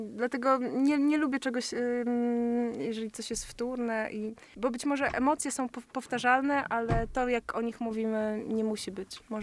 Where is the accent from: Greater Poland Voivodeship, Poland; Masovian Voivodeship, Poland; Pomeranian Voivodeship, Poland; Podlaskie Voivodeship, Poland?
Masovian Voivodeship, Poland; Warsaw; nie jesteśmy z Warszawy, a przynajmniej ja jestem z Warszawy, a reszta zespołu różnie.